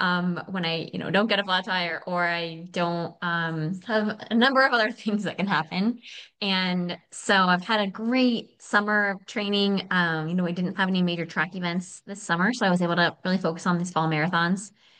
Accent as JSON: {"language": "English", "country": "United States", "said": "So Los Angeles 2028, I think, is a huge, huge event on my radar, especially as an American."}